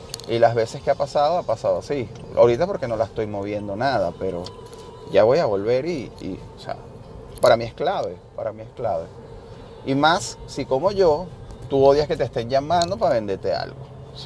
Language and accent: Spanish; Venezuela; y digo uno como buen venezolano refiriéndome a mí también